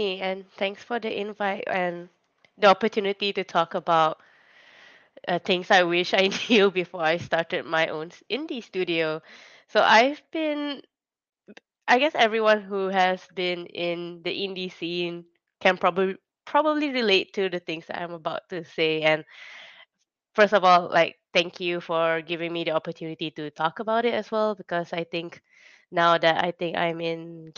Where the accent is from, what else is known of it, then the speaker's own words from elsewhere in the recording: Kuala Lumpur, Malaysia; Hi, everyone. … I'm from Kuala Lumpur, Malaysia, Southeast Asia.